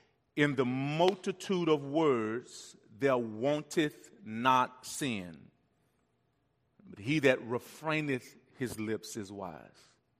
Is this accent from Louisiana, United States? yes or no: yes; Louisiana, United States; I'm from Louisiana, and we say that all the time in Louisiana. You know, I'm Cajun.